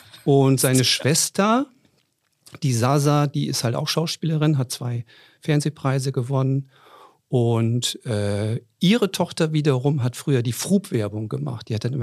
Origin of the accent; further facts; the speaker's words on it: Lower Saxony, Germany; ich komme ja aus dem Emsland, aber man nimmt dann auch den Eifsee, wenn man hier wohnt.